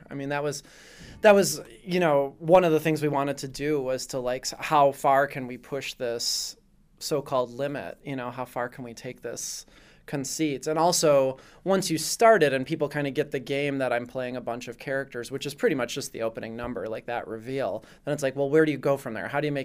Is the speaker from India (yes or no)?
no; Wisconsin, United States; so I'm from Wisconsin originally.